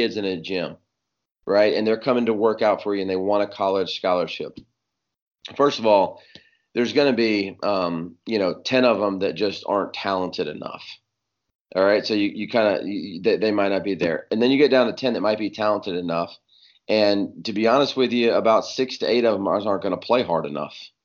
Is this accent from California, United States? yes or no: yes; California, United States; I grew up out in California and my dad was a high school coach out there.